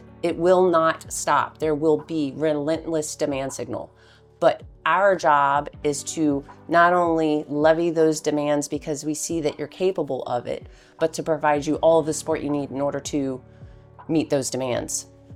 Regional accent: Florida, United States; So I grew up in Florida.

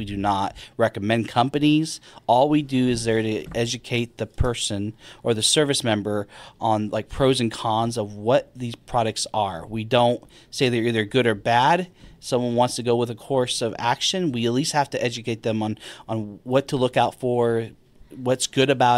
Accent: Las Vegas, Nevada, United States; I grew up in Las Vegas, Nevada

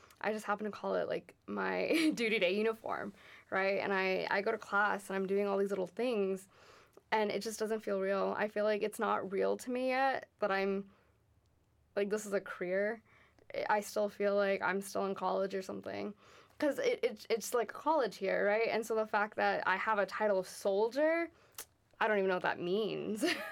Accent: Miami, Florida, United States; Because that's where I know I can always like fly home to. And so that's why I say I'm from Miami.

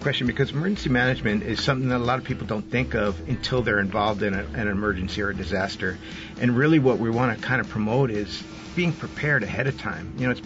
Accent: Hawaii, United States; But I came from Hawaii. I lived there since I was a teenager.

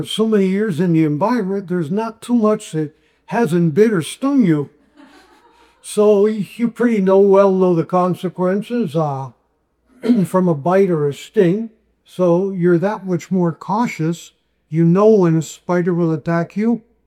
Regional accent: Panama; born or raised there

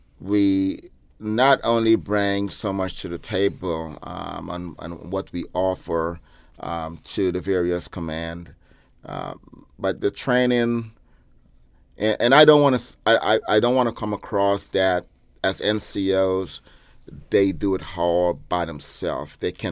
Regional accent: Guyana; moved away; a country right next door to where I was born in Guyana, where I still have family, nieces and uncles and nephews that still live there.

